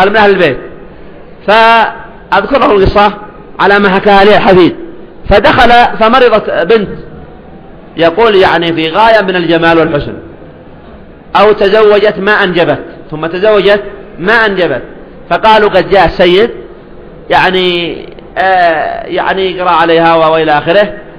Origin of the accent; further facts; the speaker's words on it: Yemen; وألفت نظر السامع أنه في بلادنا اليمن